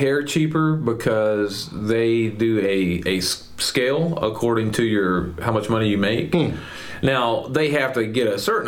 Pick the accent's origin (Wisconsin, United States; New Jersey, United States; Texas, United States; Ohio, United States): Texas, United States; Mount Pleasant; but I grew up in Mount Pleasant, Texas.